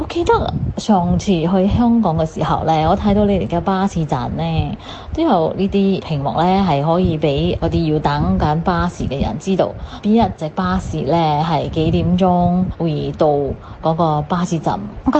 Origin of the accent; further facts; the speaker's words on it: Singapore; 我们新加坡这里呢